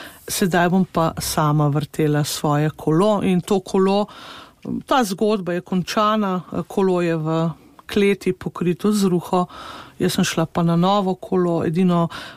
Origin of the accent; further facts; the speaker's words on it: Babno Polje, Littoral–Inner Carniola, Slovenia; prihajam iz Babnega Polja, ni na koncu sveta, je na začetku, je bilo pa življenje težko.